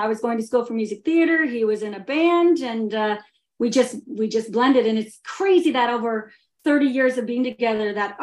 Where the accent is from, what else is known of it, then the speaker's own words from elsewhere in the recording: Otterville, Ontario, Canada; I grew up in a small town called Otterville, Ontario